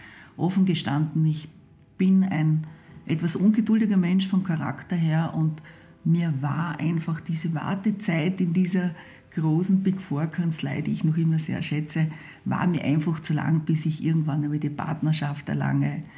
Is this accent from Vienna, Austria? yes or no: no; Wolfsberg, Carinthia, Austria; ich bin in der Heimatstadt Wolfsberg geboren und bin dort in sehr, sehr einfachen Verhältnissen aufgewachsen. Meine Eltern haben einen Bauernhof betrieben.